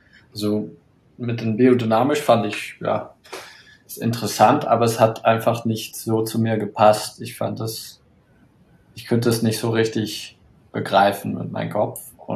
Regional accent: Northern Ireland, United Kingdom; ich bin auf dem Camp Hill aufgewachsen in Nordirland und da hatten wir einen großen, ja, relativ großen Bauernhof, Kühe, Schweine, Hühner, Garten, das war alles biodynamisch.

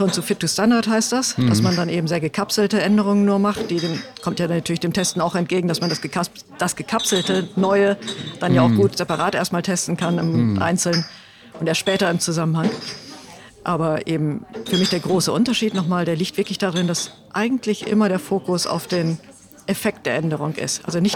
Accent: Hamburg, Germany; Aber ich komme ja aus Hamburg und da wollte ich irgendwie was Norddeutsches daraus machen.

